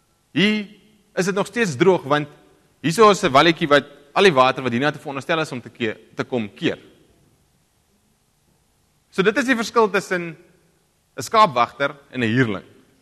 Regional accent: Karoo, South Africa; my aksent kom van daar af. Daar uit die Karoo uit. En dis net so 'n wonderlike ervaring om te kan groot word in so 'n plek.

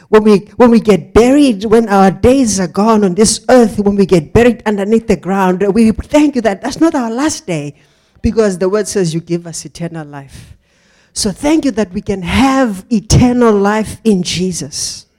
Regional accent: Virginia, Free State, South Africa; You know, I'm from the Free State, and I'm from a mining town called Virginia. It is a mining town

